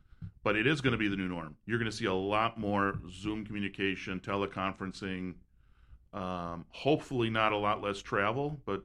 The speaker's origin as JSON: {"language": "English", "town": "Palm Springs", "region": "California", "country": "United States", "said": "I'm from Palm Springs, earthquake country, right?"}